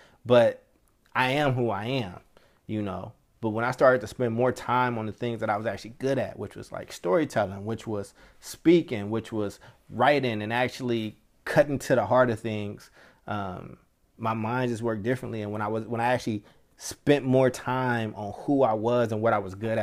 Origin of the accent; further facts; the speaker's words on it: Kentucky, United States; now in California, United States; when I moved to California from Kentucky, my accent was so thick, I had to relearn how to speak